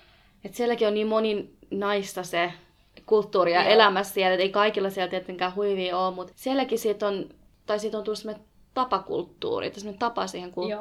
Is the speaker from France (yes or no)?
no; Erbil, Kurdistan Region, Iraq; Mä olin, ei, Kurdistan, I'm from Kurdistan.